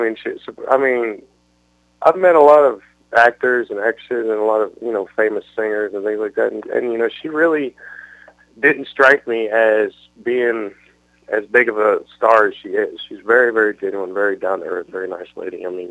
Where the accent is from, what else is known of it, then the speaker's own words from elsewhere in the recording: Indianapolis, Indiana, United States; and I'm from Indianapolis originally, where I played there a lot.